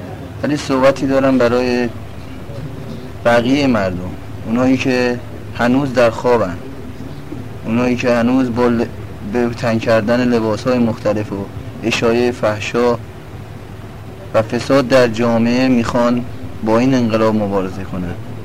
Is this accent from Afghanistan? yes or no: no; Tehran, Tehran Province, Iran; ازامی از تهران، پایگاه مقداد.